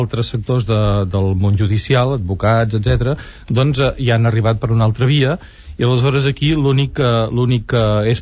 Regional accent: Catalonia, Spain; a mi particularment aquest tema m'interessa molt com a català

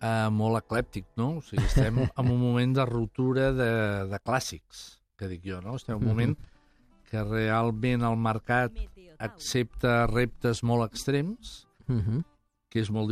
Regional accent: Piedmont, Italy; Catalan is a second language; Jo soc de Piemonte

